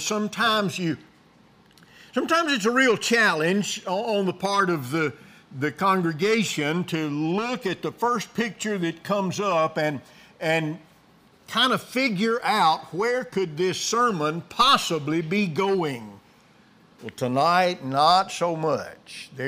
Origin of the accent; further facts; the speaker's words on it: Alabama, United States; As you know, we are from Alabama. That's two time zones from here.